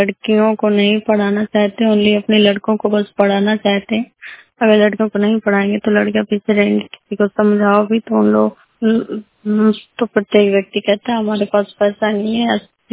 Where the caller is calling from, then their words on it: Gavra, India; मैं ग्राम गावरा से बोल रही हूँ।